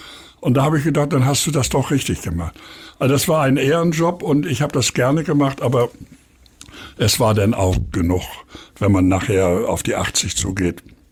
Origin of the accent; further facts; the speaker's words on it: Hamburg, Germany; born there; Also ich wohne in Eppendorf. bin geboren in Havestehude und kenne auch Winterhude gut.